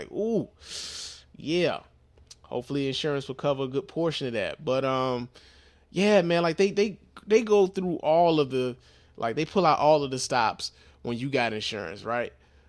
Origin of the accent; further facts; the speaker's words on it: Chicago, Illinois, United States; now in Detroit, United States; I'm from Chicago and I live in Detroit now.